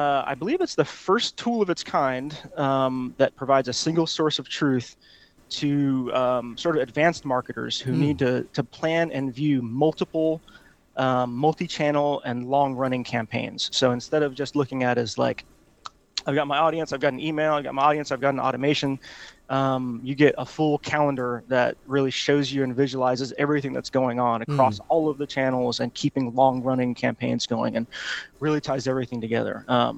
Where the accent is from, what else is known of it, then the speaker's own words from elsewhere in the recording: Honolulu, Hawaii, United States; now in Atlanta, United States; My background, I went to college in Auburn, Alabama. I'm from Honolulu, Hawaii.